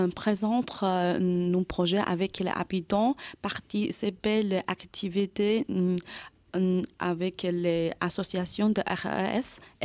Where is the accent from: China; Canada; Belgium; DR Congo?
China; French is a second language; now in Bourges, France; Bonjour tout le monde … je viens d'en Chine. Je suis étudiante de Beaux-Arts Bourges, je suis 5e année.